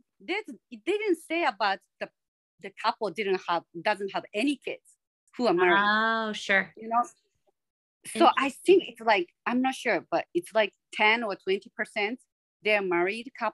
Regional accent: Kanazawa, Ishikawa, Japan; I was born in Japan and then I grew up in Kanazawa, which is like 7 hours drive from Tokyo. So I grew up in countryside.

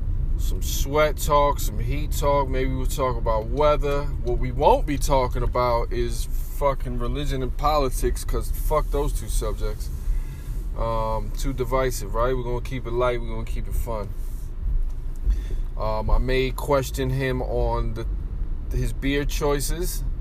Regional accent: New York City, New York, United States; now in Connecticut, United States; I'm a Bronx dude. My family's from the South, but I'm born and raised in the Bronx. And moving to Connecticut was a bit of an eye-opening experience.

